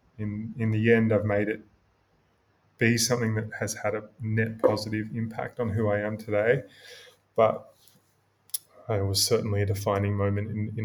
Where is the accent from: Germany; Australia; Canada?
Australia; Queensland; now in United States; if I didn't feel at home growing up in Queensland, if I didn't feel like I could express myself, the second I got to the US, it felt like a great spiritual exhalation.